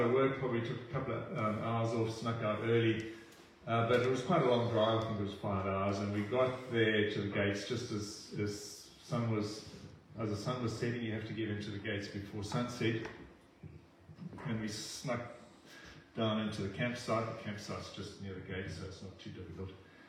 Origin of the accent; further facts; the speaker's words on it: South Africa; I come from South Africa.